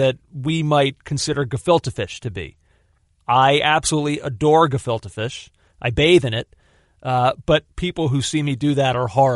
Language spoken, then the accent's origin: English; United States; I'm an American Arsenal fan, and I don't think I could